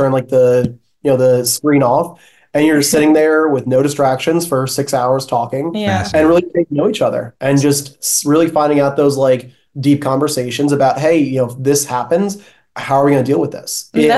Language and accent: English; New Jersey, United States; I'm from New Jersey originally.